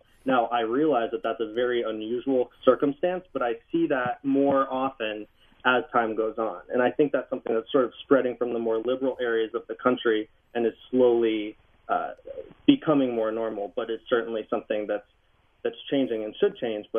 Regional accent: Georgetown, Massachusetts, United States; I grew up in New England. And I was lucky enough to go to a small public high school up in Massachusetts, Georgetown High School

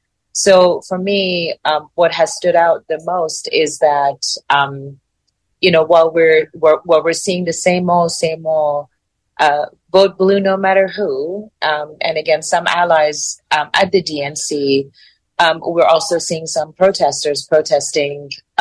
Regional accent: Iran; now in United States; from someone's perspective who's not from this country, I'm Iranian American.

